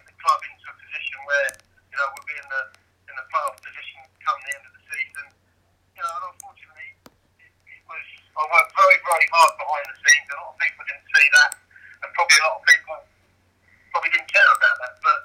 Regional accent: Bedford, East of England, United Kingdom; Although I lived away in the week in Hereford, I came home to my hometown, Bedford.

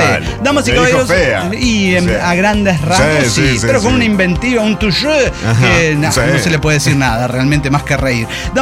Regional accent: Mexico City, Mexico; de la Ciudad de México.

